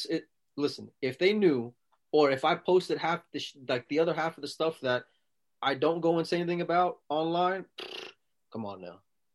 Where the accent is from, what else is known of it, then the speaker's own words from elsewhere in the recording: the South, United States; I mean, I'm from the South. I'm right here on the coast.